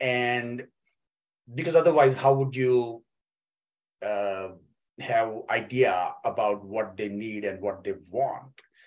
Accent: India; English is a second language; moved away as an adult; now in United States; And prior to that, I was in India, which happens to be my home country.

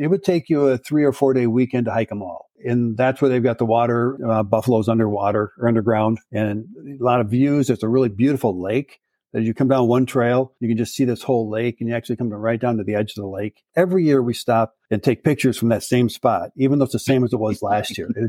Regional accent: Wisconsin, United States; But no, because I grew up in Wisconsin. We did all of our camping and stuff down near the border with Illinois. That's where I grew up.

